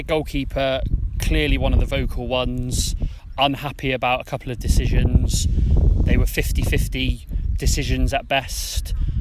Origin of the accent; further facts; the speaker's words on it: Hemyock, South West England, United Kingdom; I grew up in Hemyok, played for them some 15 years ago